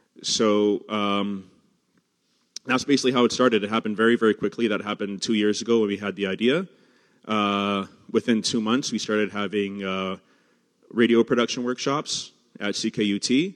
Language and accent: English; Yellowknife, Northwest Territories, Canada; So I'm an Inuk from Yellowknife. My family is from Nunavut, from the Kivalliq region.